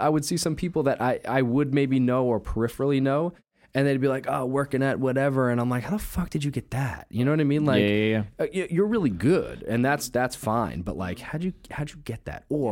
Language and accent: English; New York, United States; growing up on Long Island or being stuck there